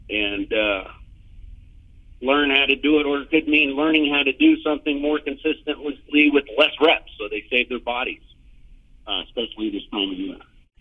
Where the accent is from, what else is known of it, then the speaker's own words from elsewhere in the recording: San Diego, California, United States; Fortunately, I grew up in San Diego.